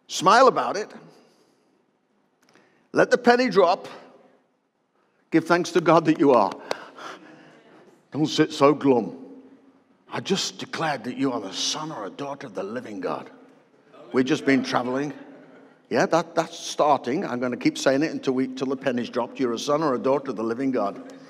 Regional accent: Stoke-on-Trent, West Midlands, United Kingdom; You know, I come from Stoke-on-Trent. That's where I hail from originally, and it's called the Potteries.

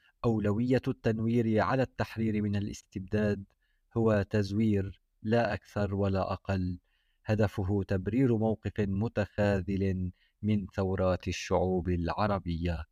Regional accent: Syria; لا يمكننا كسوريين مواجهة خطاب السلطات الدينية بإعلان الحرب عليها

